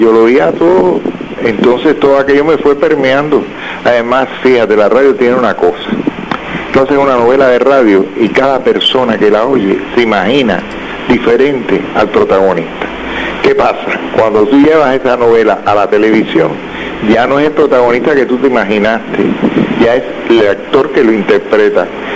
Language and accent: Spanish; Havana, Cuba; yo soy de la ciudad, yo nací en La Habana, yo soy muy habanero. Yo he conocido muchas Habanas